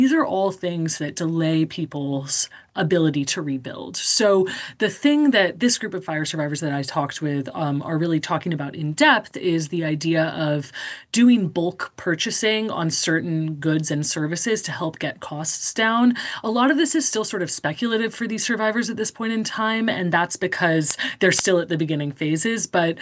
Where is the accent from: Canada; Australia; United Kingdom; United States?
United States; South Pasadena, California; I grew up in South Pasadena, not too far away.